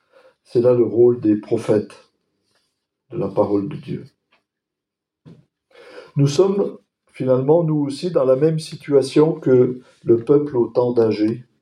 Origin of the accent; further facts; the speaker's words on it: Grand Est, France; Quand j'étais enfant, dans les Vosges, à 5 km du lieu où j'habitais